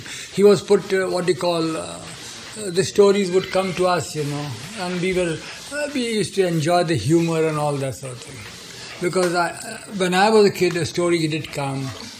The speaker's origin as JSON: {"language": "English", "town": "Nagpur", "region": "Maharashtra", "country": "India", "moved": "yes", "said": "Yeah, because we are from Nagpur."}